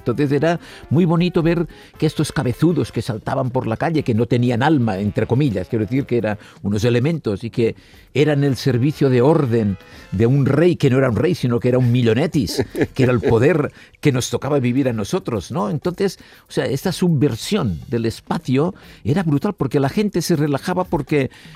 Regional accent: Olesa de Montserrat, Catalonia, Spain; claro, yo soy de Olesa, todos mi familia, mis amigos, todos

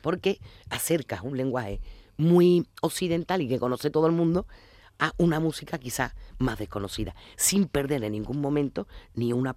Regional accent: Seville, Andalusia, Spain; yo soy de Sevilla, pero hay una parte de mi familia que toda mi raíz es de allí

